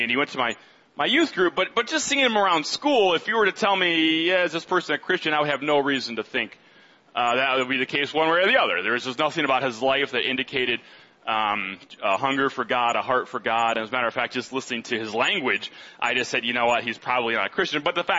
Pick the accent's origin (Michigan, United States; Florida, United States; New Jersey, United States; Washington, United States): Michigan, United States; I grew up outside the Detroit area, just a few minutes from Ann Arbor, Michigan.